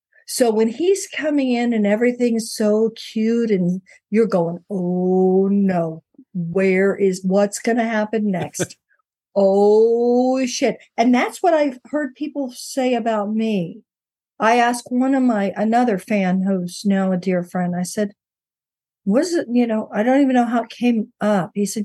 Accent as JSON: {"language": "English", "region": "the South", "country": "United States", "said": "I mean, you're from the South. I'm from the South."}